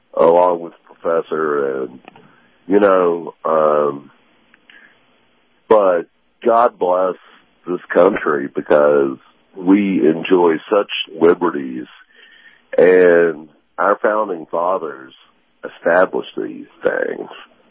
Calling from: Kentucky, United States; from Kentucky.

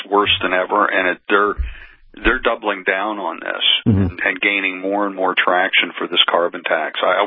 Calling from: Pennsylvania, United States; I'm calling for my home state of Pennsylvania

